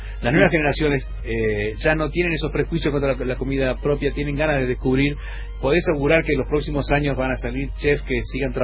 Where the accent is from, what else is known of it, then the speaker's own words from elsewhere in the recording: Santa Fe, Argentina; yo vengo de Santa Fe